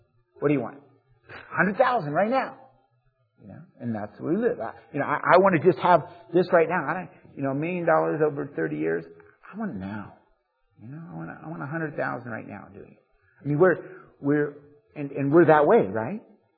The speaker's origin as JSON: {"language": "English", "country": "United States", "said": "I don't even have to submit to Obama, thankfully, as an American, because we're a nation of law."}